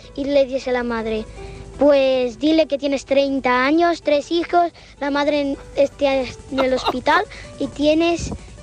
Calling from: Navarcles, Catalonia, Spain; de Navarcles. Tengo 8 años

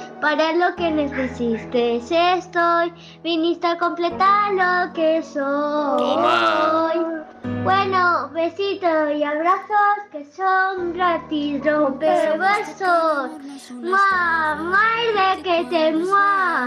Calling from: Vinaròs, Valencian Community, Spain; de Vinaroz.

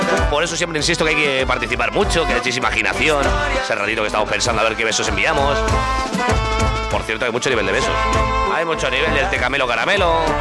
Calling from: Cerdanyola del Vallès, Catalonia, Spain; de Sardañola

